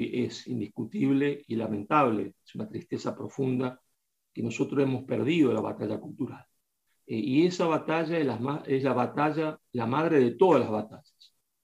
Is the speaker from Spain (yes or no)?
yes; Spain; como somos españoles, si vamos a morir, moriremos de pie, moriremos peleando.